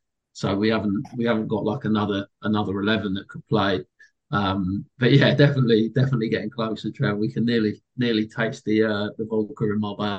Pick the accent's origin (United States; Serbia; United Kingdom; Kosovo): United Kingdom; Hartley Wintney, South East England; And then obviously I grew up in Hartley Whitney.